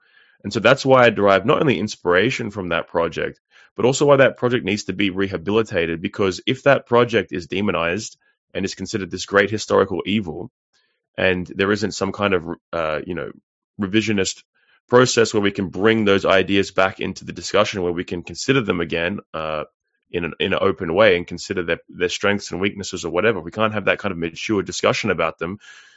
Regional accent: Australia; as an Australian, to make it more concrete, as an Australian

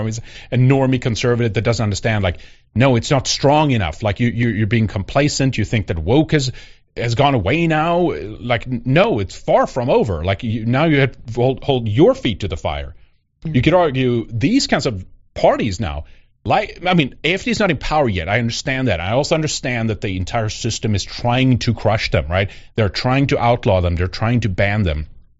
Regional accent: Sweden; my experience personally being, you know, growing up in Sweden

